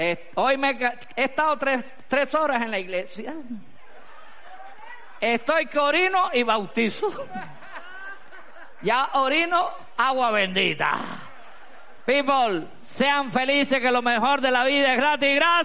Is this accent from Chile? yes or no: no; Cuba; moved away; Yo soy una vieja cubana, pero me doy cuenta lo que estamos cambiando en 25 años que llego aquí.